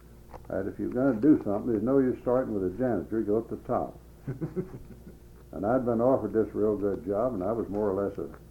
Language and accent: English; Mays Lick, Kentucky, United States; And I was born in Mays Lick. I'd hate to tell you how many years ago, but I went to school there.